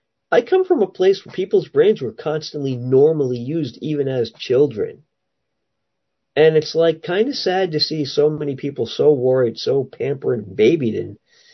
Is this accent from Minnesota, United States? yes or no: no; Providence, Rhode Island, United States; born there; And then I kind of thought it was, I wasn't sure if it was Cranston or Providence, because the hospital there is kind of on the line, kind of right near, at least one of the side roads cuts through the edge of Cranston, not Cranston. But it's definitely Providence.